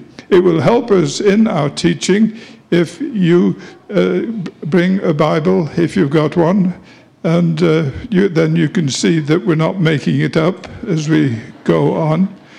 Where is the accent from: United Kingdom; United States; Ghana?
United Kingdom; England; moved away as an adult; By the way, I'm from England. Some of you perhaps thought I had a speech impediment, but this is how I learned to speak English in England.